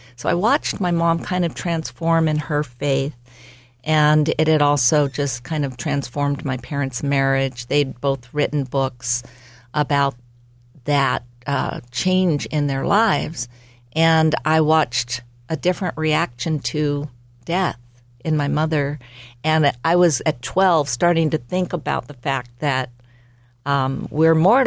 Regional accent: Beverly Hills, California, United States; But I did from the age 5 on, growing up in Beverly Hills, the 90210, and went to private girls' school.

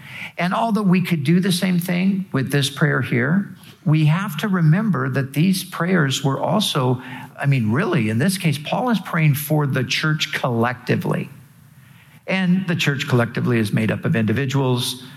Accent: Costa Mesa, California, United States; I rarely say Costa Mesa. Sometimes I do. But, you know, you might say, oh, we're from Los Angeles.

